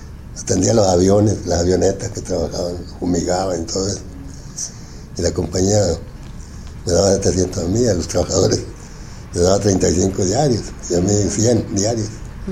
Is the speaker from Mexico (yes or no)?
yes; Mexicali, Baja California, Mexico; me vine muy pequeño a Baja California cuando tenía 8 años. Y me vine, me trajeron de chiquito a Baja California. Allí me crié en Baja California.